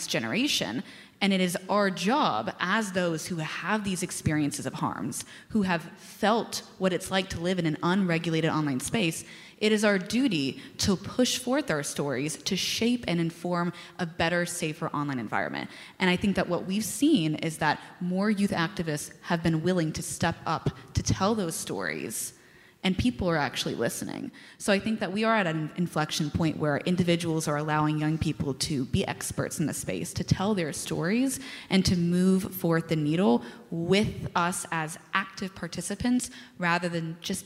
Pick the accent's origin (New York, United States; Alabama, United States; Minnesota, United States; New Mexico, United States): Alabama, United States; Birmingham; I'm from Birmingham, Alabama.